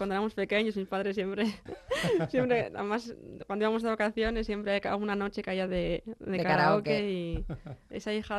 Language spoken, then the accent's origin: Spanish; Asturias, Spain; Pues soy del centro de la Folguera, la Cuenca Minera.